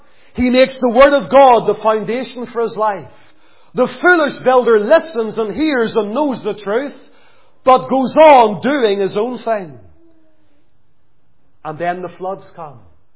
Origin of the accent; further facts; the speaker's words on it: Lisburn, Northern Ireland, United Kingdom; I can remember whenever we were growing up in Lisburn doing an open air one time, way back 16 or 17 years ago